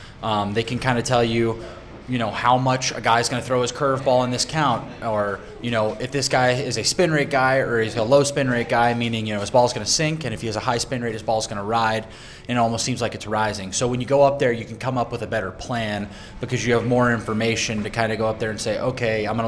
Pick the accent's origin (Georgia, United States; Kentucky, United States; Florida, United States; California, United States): Georgia, United States; Duluth; I'm from Duluth, Georgia.